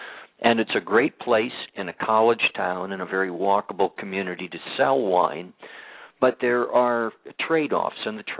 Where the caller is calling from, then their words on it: Moscow, Idaho, United States; we're calling from Moscow, Idaho, and Moscow, the city limits of Moscow, also happens to be the state line.